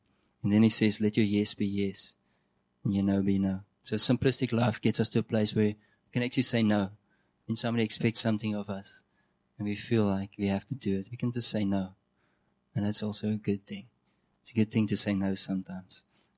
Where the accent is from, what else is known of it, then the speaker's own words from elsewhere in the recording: Namibia; I grew up in Namibia, which on a farm.